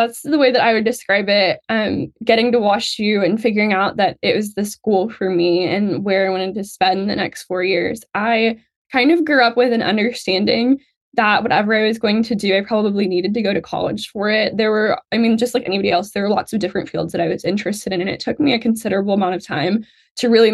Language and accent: English; Waynesville, Missouri, United States; Yeah, so I'm from Waynesville, Missouri, which is sort of a neighboring adjoining town to Fort Leonard, Missouri.